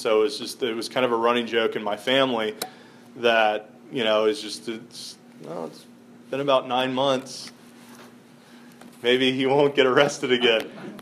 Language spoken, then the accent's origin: English; Atlanta, Georgia, United States; I grew up in Atlanta. I was raised, by parents that taught me if you work hard, nothing can stand in your way.